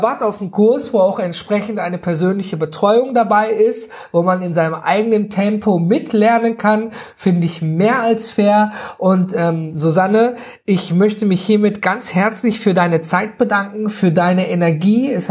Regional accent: North Rhine-Westphalia, Germany; Ich komme hier aus dem Nordrhein-Westfalen.

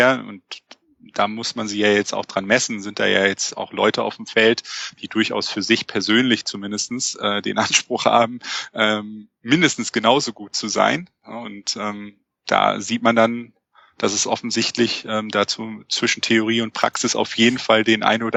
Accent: Mönchengladbach, North Rhine-Westphalia, Germany; born there; kann an der Stelle auch nur als jemand, der als gebürtiger Mönchengladbacher mit dem Verein auch natürlich sympathisiert, sprechen.

